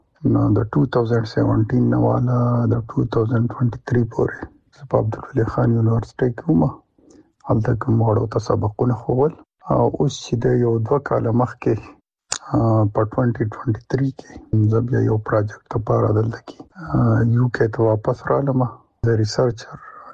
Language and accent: Pashto; Gogdara, Khyber Pakhtunkhwa, Pakistan; زمونږ کلی په سوات کې ګوګدره دی. ګوګدره یو وړکی شان کلی دی، د منګورې نه یو 1 کیلومتر لاندې بریکوټ طرف ته. زما پیدایش د ګوګدرې دی او سه کال مې څلوېښت کاله عمر پوره شو.